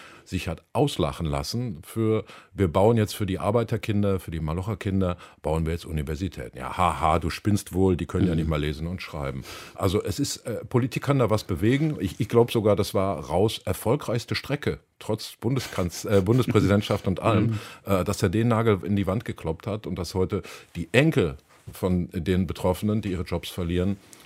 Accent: North Rhine-Westphalia, Germany; Also ich komme aus dem Ruhrgebiet

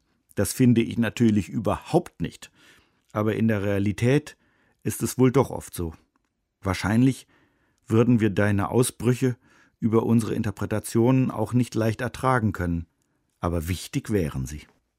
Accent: Düren, North Rhine-Westphalia, Germany; Düren, wo ich aufgewachsen bin, liegt gerade einmal knapp 70 Kilometer von Bonn entfernt. Und dann bin ich noch fast genau 200 Jahre nach dir geboren. Ich feiere dieses Jahr meinen 50.

